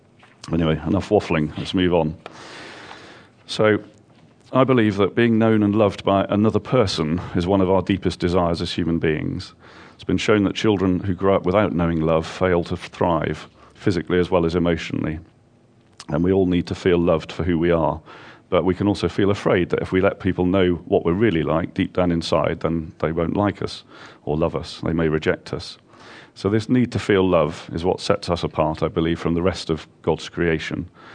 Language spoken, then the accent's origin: English; East of England, United Kingdom; we did get married very young because I come from Norfolk, so you obviously get married really young there.